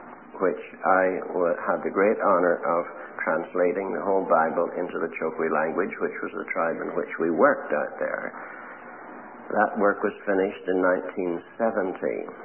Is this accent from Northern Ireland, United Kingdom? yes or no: yes; Northern Ireland, United Kingdom; It's always been a very strongly Presbyterian country, of course, and that was where I was brought up in Presbyterianism.